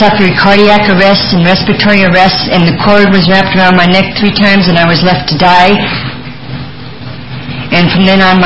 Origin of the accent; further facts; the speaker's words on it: Los Gatos, California, United States; I grew up in Los Gatos in Santa Clara, and at age 3, I ran away from home for the first time